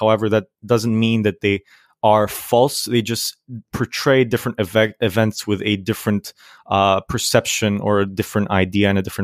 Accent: Greece; I am 17 years old. I am from Greece.

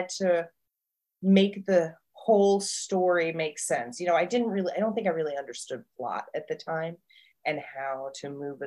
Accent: Kuwait; Growing up in Kuwait with a lot of British friends

